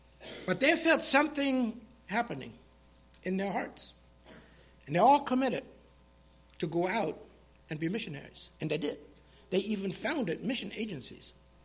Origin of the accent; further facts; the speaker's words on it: Germany; When I grew up in Germany